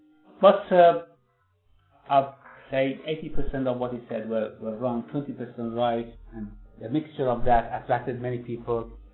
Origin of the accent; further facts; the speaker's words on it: Iran; in the province of Jibal in Iran, again very close to my hometown in Iran